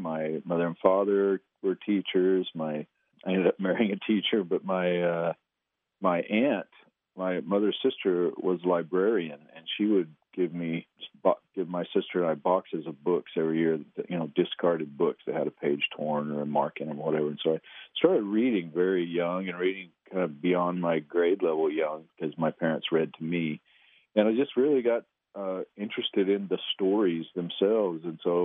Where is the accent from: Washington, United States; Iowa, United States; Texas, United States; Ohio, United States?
Texas, United States; Weatherford; Oh, yeah. I actually lived all over Texas. I spent the last, all my teenage years in Weatherford